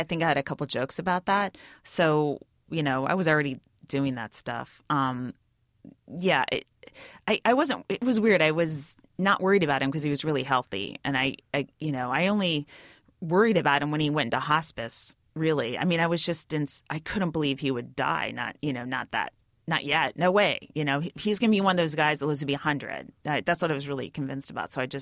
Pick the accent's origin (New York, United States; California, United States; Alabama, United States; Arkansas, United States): California, United States; I'm from the Bay Area, so there's a million places I could go up and perform